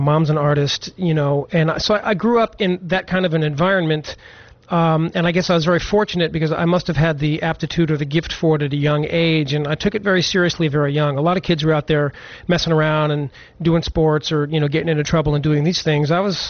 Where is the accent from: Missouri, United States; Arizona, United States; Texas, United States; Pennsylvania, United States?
Arizona, United States; Tucson; Well, I'm from Tucson, Arizona, originally. and I was very fortunate to grow up in a house where pursuing your dream and your art was something that was a big part of my life.